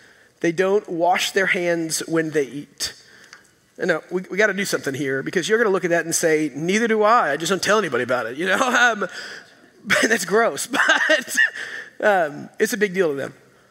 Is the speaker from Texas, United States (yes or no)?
yes; Texas, United States; So as a Texan, it'd be like me saying to you, like, why, if I started taking away the things that made us Texan, right?